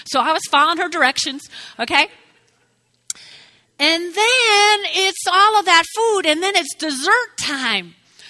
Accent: New Jersey, United States; Now, I grew up in North Jersey. Mom and Dad had six kids

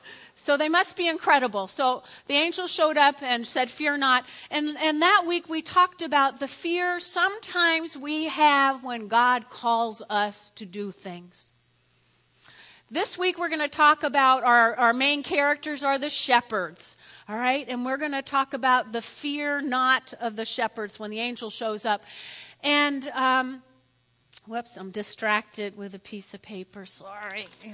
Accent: New Jersey, United States; And I was actually here at York College, and I'm from North Jersey.

